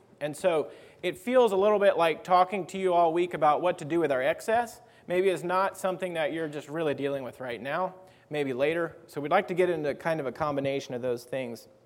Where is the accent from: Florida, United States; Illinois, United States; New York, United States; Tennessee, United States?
Tennessee, United States; Greeneville; also born or lived in Kenya; So I grew up in East Tennessee in the Greenville congregation there, if you know anyone from there. And at age 10, our family went to Kenya, Africa to do mission work. So we were there for 4 years, 10 years old, 14 years old, and came home from that.